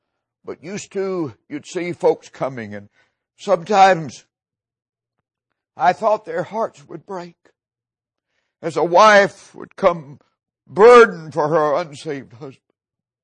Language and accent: English; Tennessee, United States; there was a big fella, old fella from Tennessee, my home state.